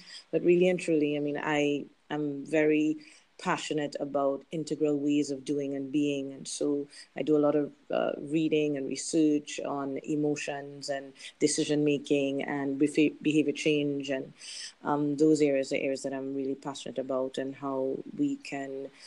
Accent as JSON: {"language": "English", "country": "Trinidad & Tobago", "said": "I am originally from the Caribbean, called to practice at the Bar of Trinidad and Tobago in 1995."}